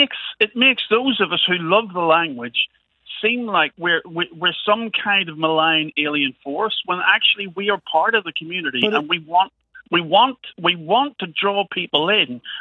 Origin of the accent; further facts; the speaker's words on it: Holywood, Northern Ireland, United Kingdom; I come from Hollywood, which has one of the oldest, despite the fact that it's 80% Protestant Unionist, or at least it was back in the day, has one of the oldest branches of the Gaelic League.